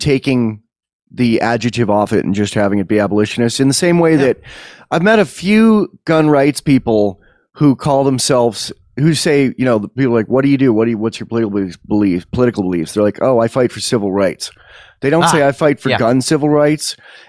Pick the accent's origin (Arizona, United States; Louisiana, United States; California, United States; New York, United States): New York, United States; Westfield; I found out who it was in my hometown of Westfield, New York, who was touring us